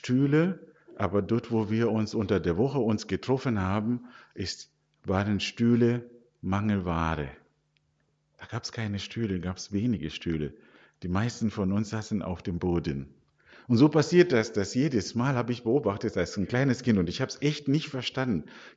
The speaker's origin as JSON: {"language": "German", "country": "Zimbabwe", "second_language": "German", "lives_now": "Germany", "said": "Ich komme ursprünglich aus Simbabwe."}